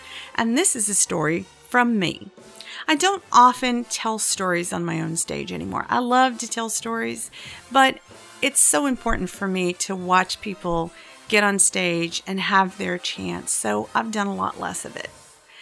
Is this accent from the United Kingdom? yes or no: no; the South, United States; I can say that as a Southerner.